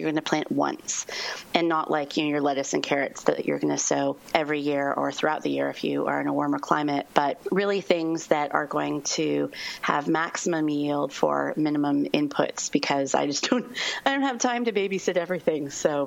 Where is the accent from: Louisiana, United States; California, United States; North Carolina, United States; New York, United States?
California, United States; I grew up in Northern California, so I always think of it as like the gold season